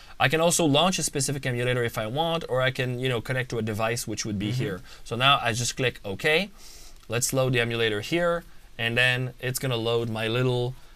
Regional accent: Canada; I'm Canadian, you know, so it's like 30 in Celsius would be quite warm.

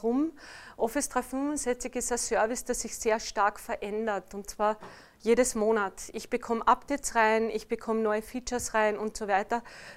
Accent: Austria; wie Sie wahrscheinlich hören an meinem Akzent, ich bin nicht aus Deutschland, ich bin aus Österreich.

